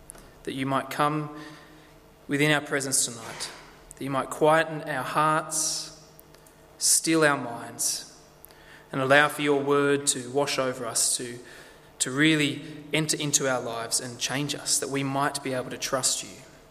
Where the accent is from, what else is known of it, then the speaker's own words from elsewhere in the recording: Lithgow, New South Wales, Australia; I come from Lithgow, and the closest thing to a beach there is a canal.